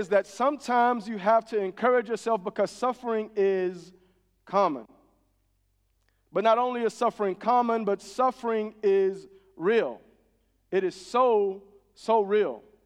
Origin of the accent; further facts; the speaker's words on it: Texas, United States; And we're from Texas, so we have storms, right?